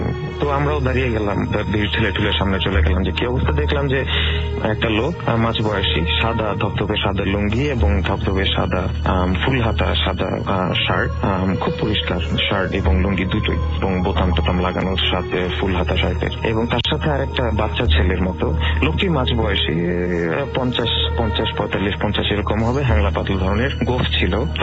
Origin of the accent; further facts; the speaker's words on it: Narayanganj, Dhaka Division, Bangladesh; আগে নারায়ণগঞ্জে থাকতাম আমি, নারায়ণগঞ্জেই জন্ম বড় হয়েছি, হাই স্কুল কলেজ সেখানেই।